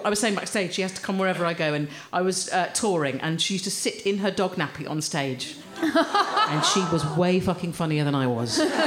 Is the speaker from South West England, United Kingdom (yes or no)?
no; Croydon, London, United Kingdom; born there; because I was born in Croydon.